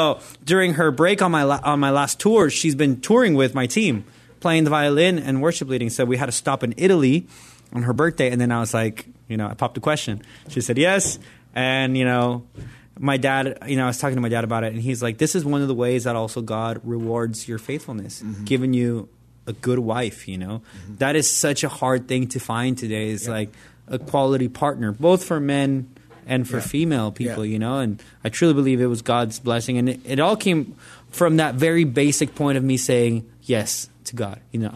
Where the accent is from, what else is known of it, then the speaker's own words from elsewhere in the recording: Nicaragua; Like where I grew up in Nicaragua, everything was a sin.